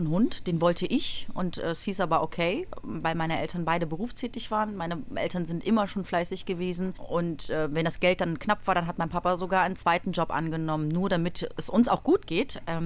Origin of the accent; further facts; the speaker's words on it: Germany; born there; Also ich bin selber in Deutschland geboren, aber meine Eltern sind in Oberschlesien groß geworden, mein Bruder dann in Polen, genau. Und ich habe polnische Wurzeln.